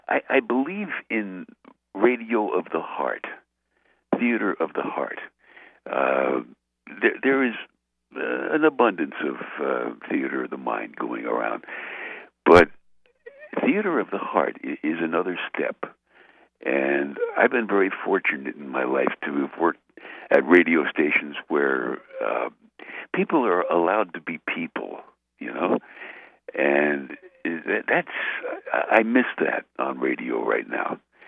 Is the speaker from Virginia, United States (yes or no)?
no; Brooklyn, New York, United States; Now, you know, I'm from Brooklyn, so I turned the radio on, and it was on WNEW in New York.